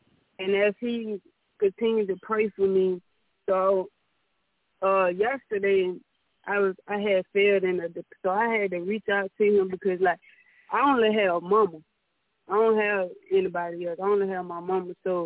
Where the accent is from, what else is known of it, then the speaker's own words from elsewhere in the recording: Montgomery, Alabama, United States; He was in Montgomery, Alabama, because I'm from Montgomery, Alabama.